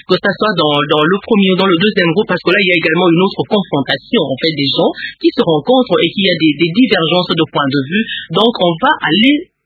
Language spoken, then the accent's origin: French; Kinshasa, DR Congo; nous avions connu ce cas chez nous à Kinshasa